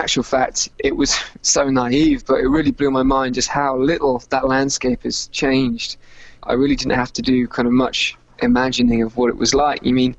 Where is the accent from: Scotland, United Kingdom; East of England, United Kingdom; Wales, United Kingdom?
East of England, United Kingdom; from where I grew up in Norfolk in England.